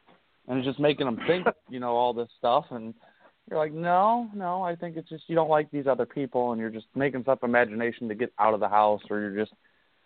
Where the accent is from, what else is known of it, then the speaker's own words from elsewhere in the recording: St. Louis, Missouri, United States; I'm from St. Louis, so we'll go out to St. Louis